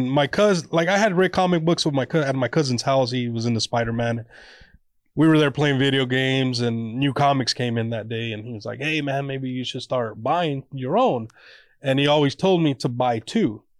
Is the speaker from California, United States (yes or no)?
yes; Merced, California, United States; now in Anaheim, United States; Actually from Merced, California, originally. I just moved out here from Anaheim.